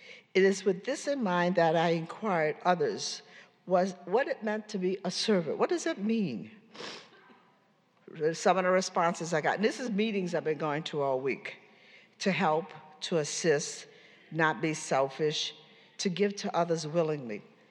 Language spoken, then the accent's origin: English; New Orleans, Louisiana, United States; And it's the same thing because I grew up in Pontchartrain Park in New Orleans, Louisiana. I know you've heard about that.